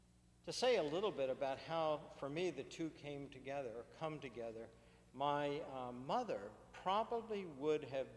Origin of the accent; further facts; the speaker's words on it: Sanford, Florida, United States; when I was a child growing up in Florida, I was embarrassed by my inheritance. My parents were older. I was from one of the founding families of Sanford